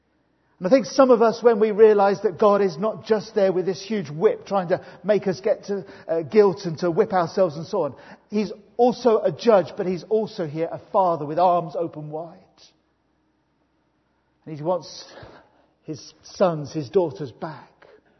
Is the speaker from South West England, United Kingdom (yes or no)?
yes; Swindon, South West England, United Kingdom; I grew up in Swindon.